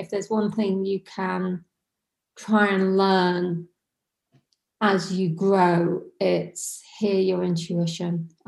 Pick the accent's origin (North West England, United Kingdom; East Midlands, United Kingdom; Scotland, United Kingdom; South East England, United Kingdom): South East England, United Kingdom; Banbury; Now, I'm from Banbury in Oxfordshire.